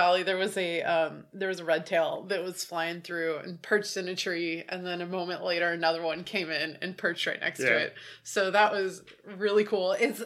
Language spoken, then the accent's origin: English; Portland, United States; family property out here, family hotel, and then growing up in Portland and everything.